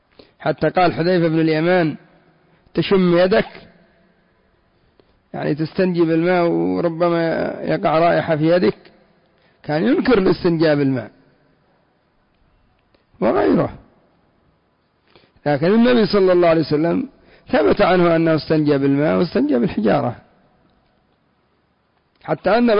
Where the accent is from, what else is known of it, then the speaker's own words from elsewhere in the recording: Yemen; وإلى عهد قريب، لا سيما عندنا في اليمن، إلى عهد قريب بعض المناطق إلى الآن